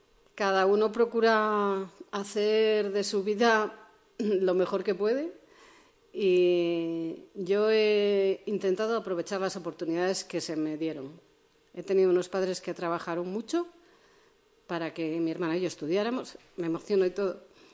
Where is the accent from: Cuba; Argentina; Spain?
Spain; Puente San Miguel, Cantabria; yo nací, mi casa en Puente San Miguel estaba al ladito, encima del río Saja. Yo nací en casa.